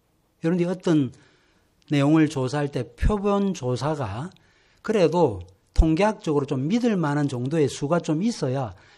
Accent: South Korea; 저는 한국 사람이고 … 집안에 속한 사람입니다.

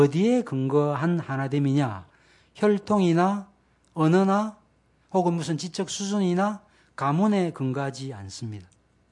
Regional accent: Busan, South Korea; 제가 부산입니다. 뭐 제가 9년밖에 안 살았는데 어쨌든 간에 그러니까 뭐 저는 초량입니다.

